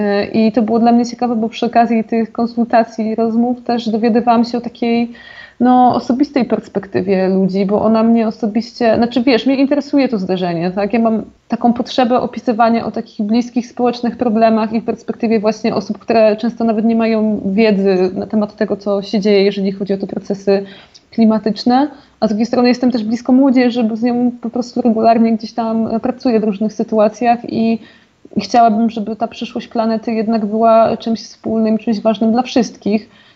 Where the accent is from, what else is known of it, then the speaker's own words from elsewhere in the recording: Silesian Voivodeship, Poland; ja w ogóle mówię o Górnym Śląsku, chociaż jestem z Zagłębia